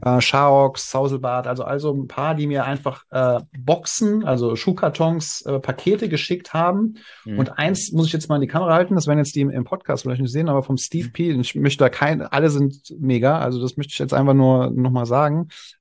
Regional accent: Germany; also born or lived in Switzerland; aber so als Deutscher, der irgendwie alles genau und schnell haben will. Aber das hat auch mal gut getan, die 4 Jahre in der Schweiz. Ich habe ja da mal 4 Jahre gewohnt.

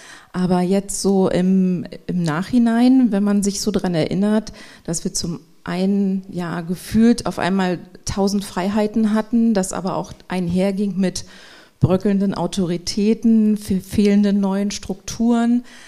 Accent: Tangerhütte, Saxony-Anhalt, Germany; Ich bin in Tangerhütte aufgewachsen. Das ist eine Kleinstadt ganz im Süden der Altmark

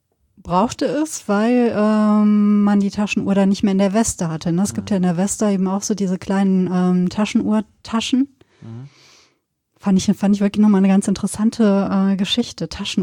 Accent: Bührhausen, Germany; Und es ist aber auch so, ne, Bührhausen, das Dorf, wo ich aufgewachsen bin, es gab ja auch keine Möglichkeit, irgendwas auszugeben.

